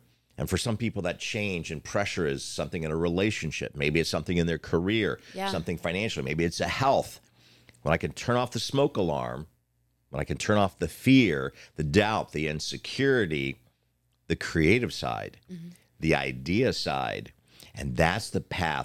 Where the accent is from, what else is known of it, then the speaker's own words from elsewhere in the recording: Orlando, Florida, United States; because of growing up in Orlando, Orlando has constantly changed.